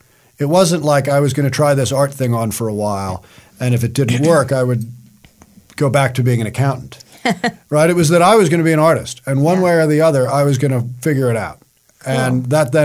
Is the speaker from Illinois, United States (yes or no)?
no; New York City, New York, United States; I grew up in New York City, and I went to the Natural History Museum after school to draw the totem pole.